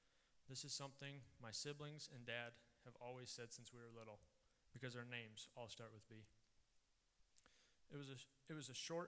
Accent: Hudson, Iowa, United States; I'm a sophomore at UNI. I'm from Hudson, Iowa.

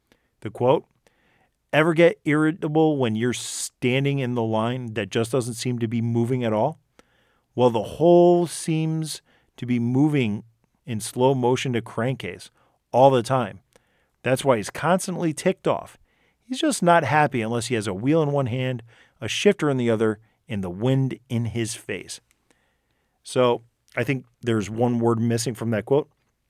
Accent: Northeast, United States; I'm from the Northeast and we do have some short tracks up here.

